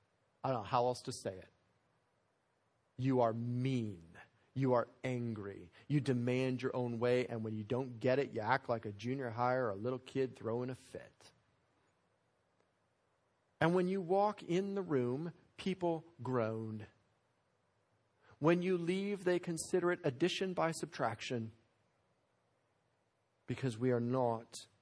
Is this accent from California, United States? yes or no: no; Aurora, Colorado, United States; I grew up in Aurora, Colorado, literally less than a mile, about a half mile from Buckley Air Force Base.